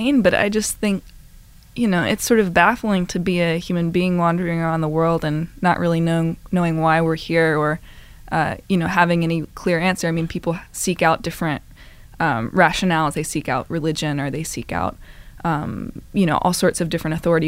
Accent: Mississippi, United States; I'm actually from Mississippi, yes.

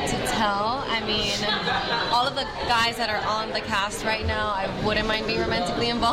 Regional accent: Miami, Florida, United States; since I'm from Miami and this is the first time I've ever seen snow.

